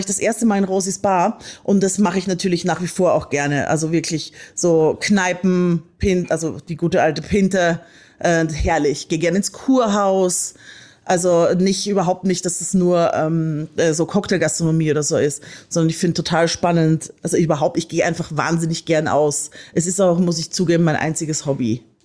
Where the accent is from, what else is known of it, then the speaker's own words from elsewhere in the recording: Austria; Ich komme ja aus Österreich.